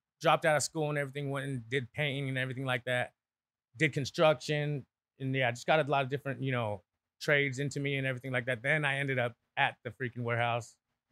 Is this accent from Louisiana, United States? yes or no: no; Idaho, United States; born there; We're born on the west side of the river, you know what I mean, in Idaho.